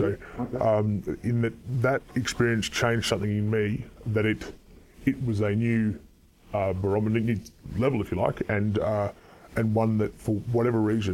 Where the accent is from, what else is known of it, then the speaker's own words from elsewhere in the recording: Adelaide, South Australia, Australia; where I grew up in Adelaide.